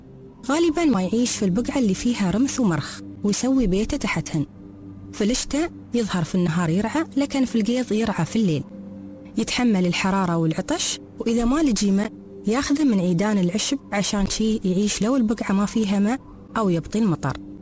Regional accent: Dubai, United Arab Emirates; واحد من أحلى المعالم عندنا في دبي

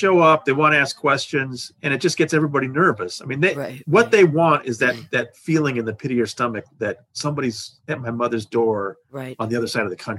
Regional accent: Los Angeles, California, United States; I know, I'm from Los Angeles. I know how bad the tap water is.

